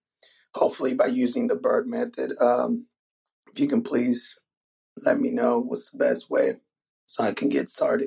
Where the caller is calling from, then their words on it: Japan; I'm calling from Japan. I'm in the military.